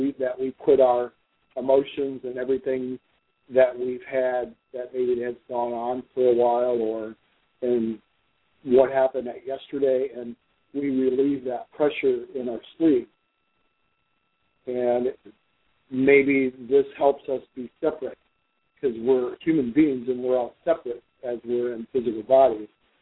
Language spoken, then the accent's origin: English; Detroit, Michigan, United States; also born or lived in Western Australia; I'm 54. I'm from Detroit, Michigan originally. I've lived in different places. I've even lived in Western Australia for about a year, and I'm back now.